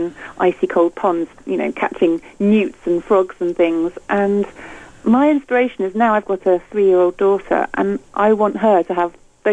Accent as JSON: {"language": "English", "region": "South West England", "country": "United Kingdom", "tie": "born or raised there", "said": "I think I grew up in Somerset and had a really idyllic childhood"}